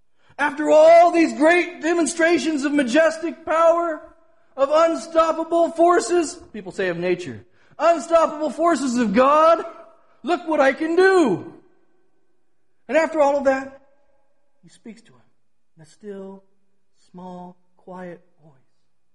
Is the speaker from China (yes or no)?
no; California, United States; I'm from California. They don't have tornadoes here, really.